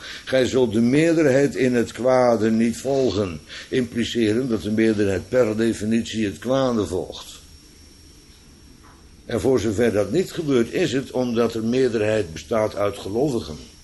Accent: Netherlands; Ik ben echt een Nederlander, dus ik spot er ook altijd mee.

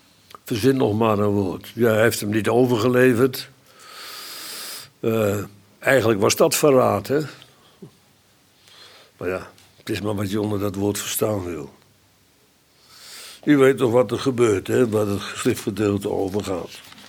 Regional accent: Netherlands; ja, die is echt uit de Rijnstreek. Waar ik opgegroeid ben dan.

